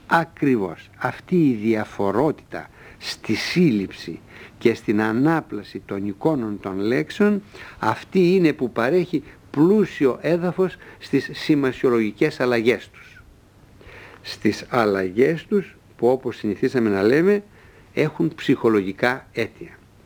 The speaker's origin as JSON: {"language": "Greek", "region": "Central Macedonia", "country": "Greece", "said": "το χωριό μου στα Πιέρια, όπου λέμε τα αρνήθια, τα ορνήθια, τα αρνήθια."}